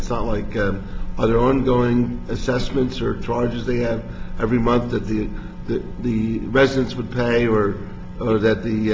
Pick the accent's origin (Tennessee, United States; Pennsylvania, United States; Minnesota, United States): Pennsylvania, United States; Philadelphia; Like, I'm from Philadelphia, and we have row houses everywhere.